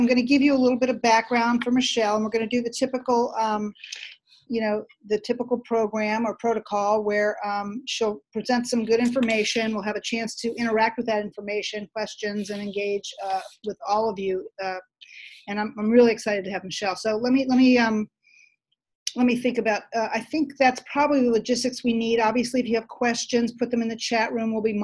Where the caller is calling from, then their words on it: Boston, Massachusetts, United States; I'm coming from Boston.